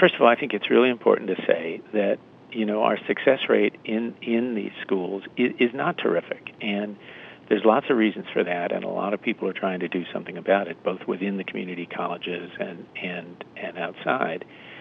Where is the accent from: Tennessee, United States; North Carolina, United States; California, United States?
California, United States; in some states, like my home state of California, they're facing really significant cuts